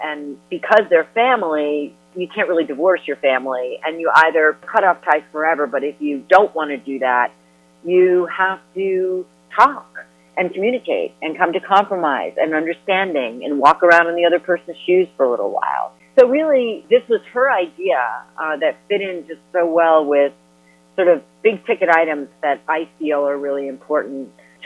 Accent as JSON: {"language": "English", "region": "New York", "country": "United States", "tie": "born or raised there", "said": "I grew up in New York. This is a very, you know, open community, at least on the face of it."}